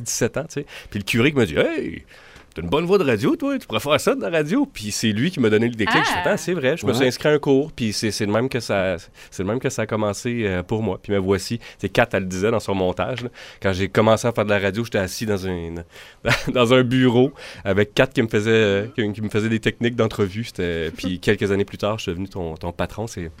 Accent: Ottawa, Ontario, Canada; Moi, je viens d'Ottawa à la base. Je me souviens, j'écoutais The Bear à Ottawa.

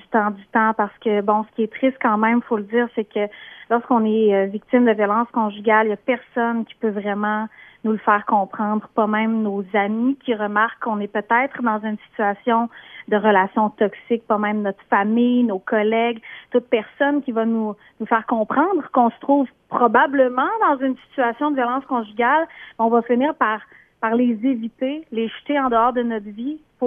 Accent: Quebec City, Quebec, Canada; merci de m'accueillir à Weekend, à Québec, là d'où je viens.

